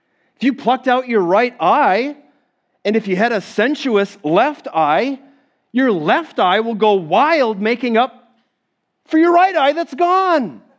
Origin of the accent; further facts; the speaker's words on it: Midwest, United States; I grew up in the Midwest. Raise your hand if you grew up in the Midwest. I'm curious. How many of us are there? Yeah. Whoop, whoop. There's a few of us. I grew up in the upper Midwest. And so I was born in the 70s.